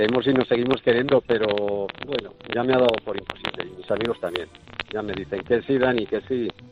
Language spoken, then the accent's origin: Spanish; Villarcayo, Castile and León, Spain; soy de Villarcayo, de aquí de Merindades, del norte de Burgos